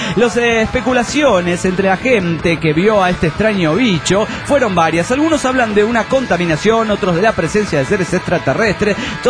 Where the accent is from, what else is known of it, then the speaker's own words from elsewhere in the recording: Cochabamba, Bolivia; de Cochabamba, Bolivia.